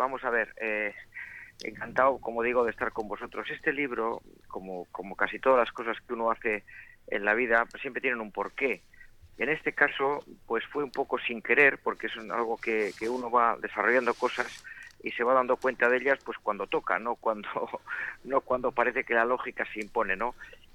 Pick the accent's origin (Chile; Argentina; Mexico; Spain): Spain; Bilbao, Basque Country; como buen bilbaíno que soy